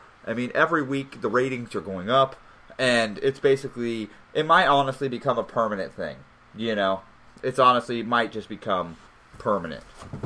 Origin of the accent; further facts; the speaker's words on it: Arizona, United States; You said New Mexico. That's pretty close to my hometown in Arizona.